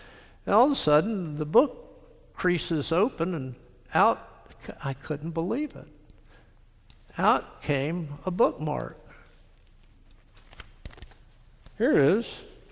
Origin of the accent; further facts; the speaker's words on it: Georgia, United States; I told her no. I was from Georgia. I was a pastor coming here.